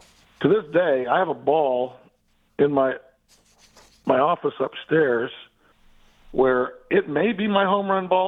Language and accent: English; Merritt Island, Florida, United States; He was from Rockledge. I was from Merritt Island.